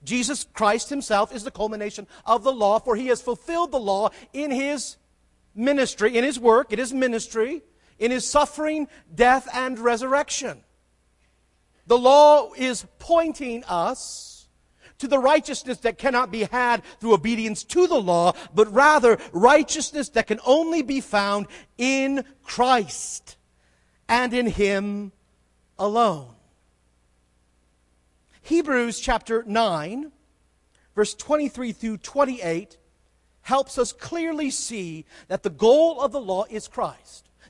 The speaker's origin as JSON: {"language": "English", "region": "California", "country": "United States", "tie": "born or raised there", "said": "You know, growing up in California, there were many independent churches."}